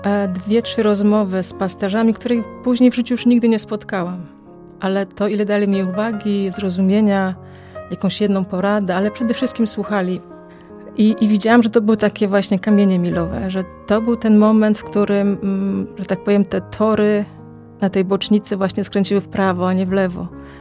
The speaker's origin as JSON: {"language": "Polish", "town": "Sztum", "region": "Pomeranian Voivodeship", "country": "Poland", "tie": "born there", "said": "Tak, w Sztum. To jest okolice Gdańska, Malbork."}